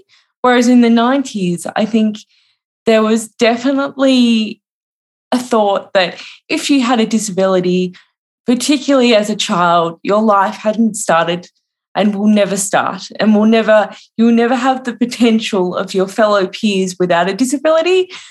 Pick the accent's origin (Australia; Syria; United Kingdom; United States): Australia; now in Melbourne, Australia; I'm 31, so I was born in 1990, just to give you a bit of context. I live in Melbourne in Australia